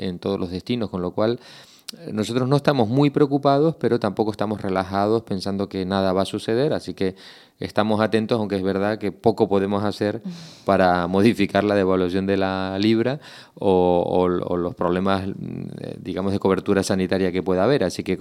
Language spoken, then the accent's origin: Spanish; Canary Islands, Spain; ya lo digo como ciudadano, como canario, como administrado